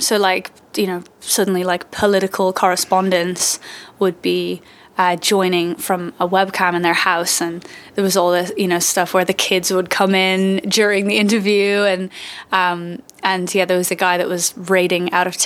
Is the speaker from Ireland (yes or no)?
yes; Dublin, Leinster, Ireland; now in Berlin, Germany; I'm from Dublin in Ireland, and now I'm in Berlin and delighted to be here.